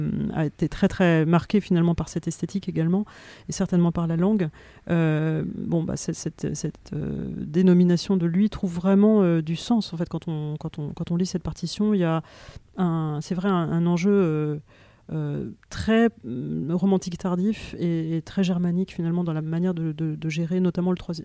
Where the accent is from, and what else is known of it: France